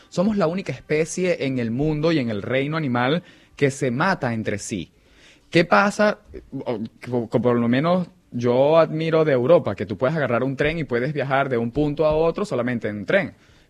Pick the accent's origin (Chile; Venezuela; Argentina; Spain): Venezuela; moved away as an adult; now in Peru; yo salí de Venezuela como periodista.